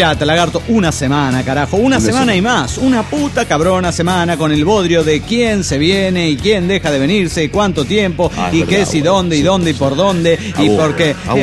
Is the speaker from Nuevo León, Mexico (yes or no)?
no; Toluca, State of Mexico, Mexico; Soy el caballero de Toluca.